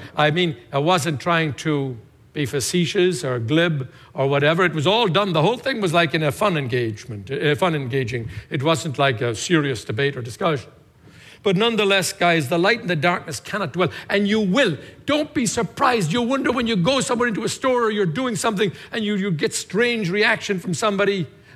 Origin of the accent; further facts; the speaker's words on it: Tipperary, Munster, Ireland; it is true that in my hometown of Tipperary